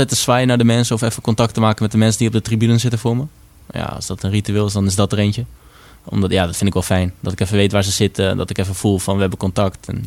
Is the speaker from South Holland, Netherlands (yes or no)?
no; Amsterdam, North Holland, Netherlands; now in Deventer, Netherlands; En ja, ik kom uit Amsterdam.